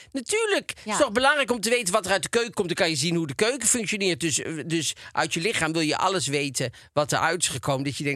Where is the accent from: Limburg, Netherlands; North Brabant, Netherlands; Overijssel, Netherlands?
North Brabant, Netherlands; Tilburg; born there; maar daarnaast in Tilburg, waar ik geboren ben.